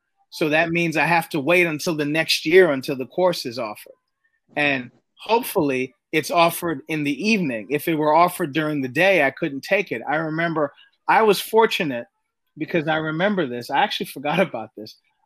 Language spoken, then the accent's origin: English; New York City, New York, United States; growing up in New York City, I didn't drive until I was 25.